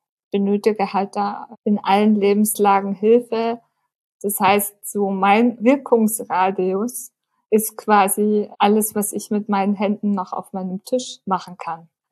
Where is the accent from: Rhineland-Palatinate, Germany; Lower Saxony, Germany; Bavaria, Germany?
Bavaria, Germany; Munich; born there; Ich bin in München geboren, lebe seit 2 Jahren in meiner eigenen Wohnung mit Assistenz